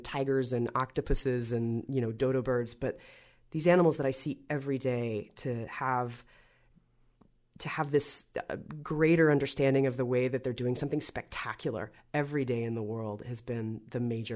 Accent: Georgia, United States; And where I grew up in Georgia, there were no cross spiders.

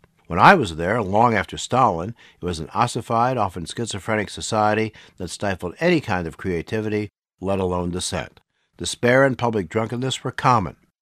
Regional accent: Detroit, Michigan, United States; But when I was a child growing up in Detroit, it was made very clear to us that the only two countries that mattered were us and them

